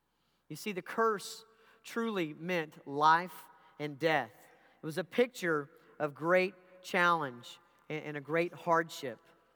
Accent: Abilene, Texas, United States; as a child and a young youth as I was growing up in West Texas in Abilene. My grandfather was a rancher and had hundreds of heads of cattle.

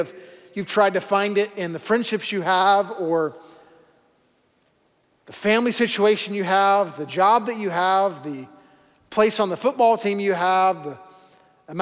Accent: Arkansas, United States; also born or lived in Texas; Used to have hair. I was born in Texas. There you go. Okay. Yeah. You always know there's Texans in the room, okay? Because they will let you know. Was raised in Arkansas.

